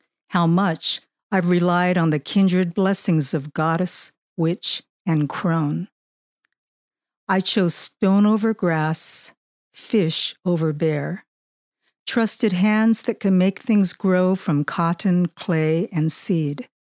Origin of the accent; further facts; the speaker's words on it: Pasadena, California, United States; born there; Right. I was born in Pasadena.